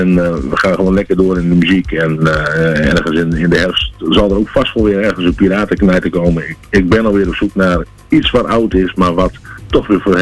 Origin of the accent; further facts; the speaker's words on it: Oude Pekela, Groningen, Netherlands; En ik kom uit Oude Pekelaar oorspronkelijk.